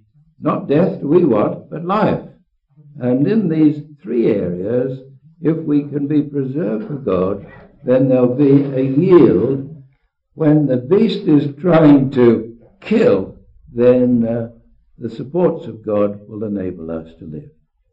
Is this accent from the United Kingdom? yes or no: yes; Scotland, United Kingdom; I was brought up in Scotland, and when I went to church in the catechism, I was taught that man's chief end is to glorify God and to enjoy him forever.